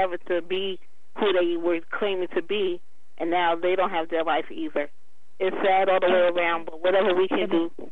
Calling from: Macon, Georgia, United States; I'm calling from Macon.

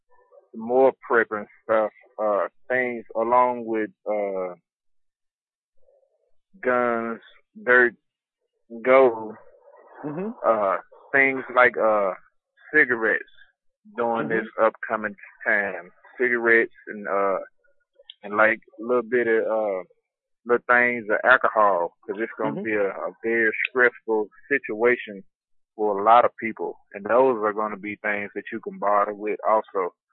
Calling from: Chattanooga, Tennessee, United States; I'm calling from Chattanooga.

